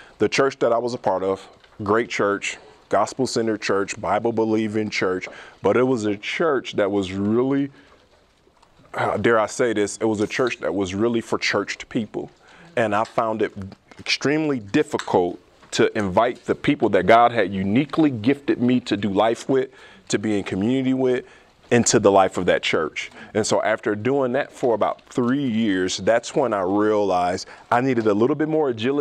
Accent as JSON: {"language": "English", "town": "Peoria", "region": "Illinois", "country": "United States", "tie": "born or raised there", "said": "I grew up in Peoria, Illinois, in the hood. So both of my parents went to prison, three of my four brothers, one of my sisters."}